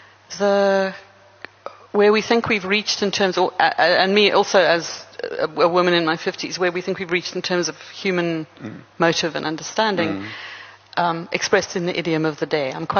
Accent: South Africa; I'm South African, I can write myself into being Dingaan's daughter if I want

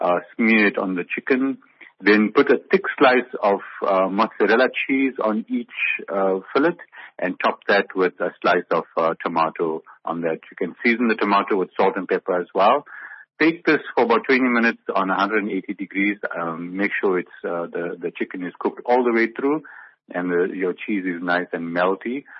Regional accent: Durban, KwaZulu-Natal, South Africa; I was born and brought up in Durban, but Durban in my veins.

